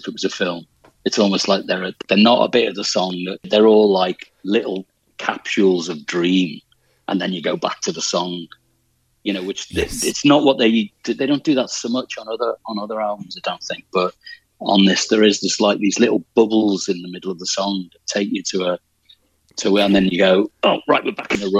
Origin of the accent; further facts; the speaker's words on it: Liverpool, North West England, United Kingdom; accent: Scouse; you're from Liverpool, you sound like … And so I think my accent must be like … accents. But it's not really a modern Scouse accent.